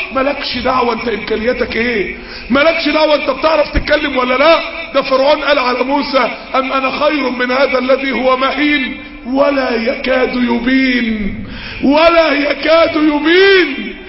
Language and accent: Arabic; Mansoura, Dakahlia, Egypt; اللي بيعتبر الوقت عالميين عندنا في المنصورة